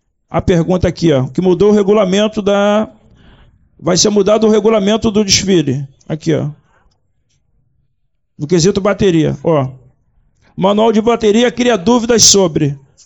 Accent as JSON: {"language": "Portuguese", "region": "Rio de Janeiro", "country": "Brazil", "tie": "born or raised there", "said": "Sou cria do Morro do Borel aqui perto, então sou tijucano, como a maioria deve estar aqui também."}